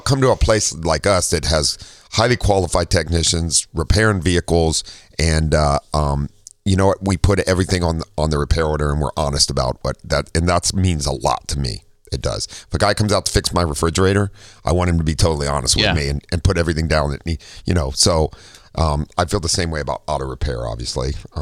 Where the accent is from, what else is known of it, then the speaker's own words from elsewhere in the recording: Ohio, United States; Anyway, I'm from Ohio.